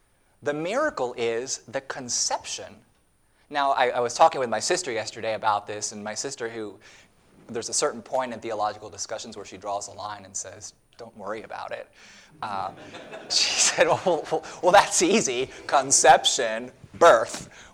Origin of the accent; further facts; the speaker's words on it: Charlottesville, Virginia, United States; I'm from the Charlottesville area.